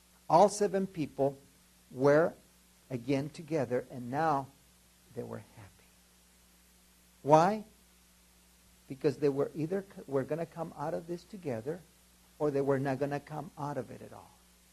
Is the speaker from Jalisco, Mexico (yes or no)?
no; Ciudad Juárez, Chihuahua, Mexico; As I told you, I was born and raised in Juarez.